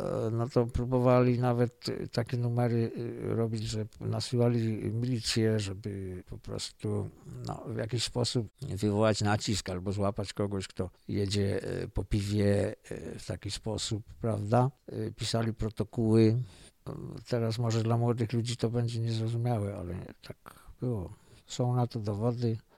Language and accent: Polish; Silesian Voivodeship, Poland; Dlatego, że byłem Ślązakiem, nie dlatego, że nie miałem kwalifikacji po prostu.